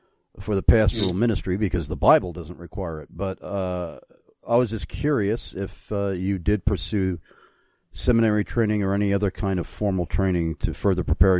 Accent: New York, United States; And I said, "I'm from New York."

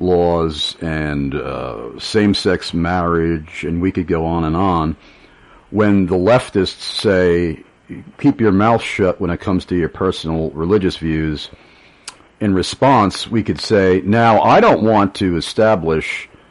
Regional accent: New York, United States; moved away; I'm from New York before I relocated to Pennsylvania. I lived in New York all my life until 2014.

